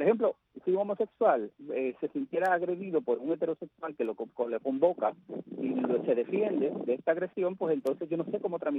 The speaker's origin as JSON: {"language": "Spanish", "town": "Caibarién", "region": "Villa Clara", "country": "Cuba", "tie": "born or raised there", "said": "Porque es que mi pueblo, Caibarien, es un pueblo muy tolerante."}